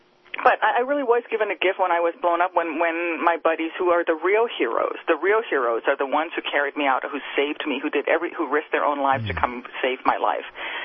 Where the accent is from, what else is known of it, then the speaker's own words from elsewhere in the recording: United States; I'm so grateful for, you know, being an American and all of the rights and benefits that I have.